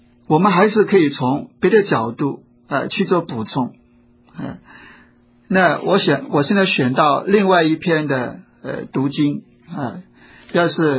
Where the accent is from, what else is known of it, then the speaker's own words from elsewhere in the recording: China; 我们中国人也会讲有情饮水饱